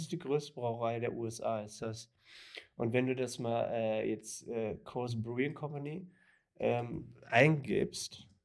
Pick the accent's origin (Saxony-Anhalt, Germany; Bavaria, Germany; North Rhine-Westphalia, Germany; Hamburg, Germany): North Rhine-Westphalia, Germany; Dortmund; Siehst du, und wir kommen ja aus Dortmund.